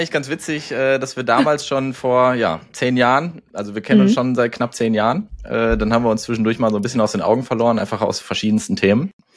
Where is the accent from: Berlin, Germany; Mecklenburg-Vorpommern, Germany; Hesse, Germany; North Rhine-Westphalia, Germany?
North Rhine-Westphalia, Germany; Detmold; Ich komme aus Detmold, schönes ländliches Städtchen hier bei uns in NRW, Ostwestfalen.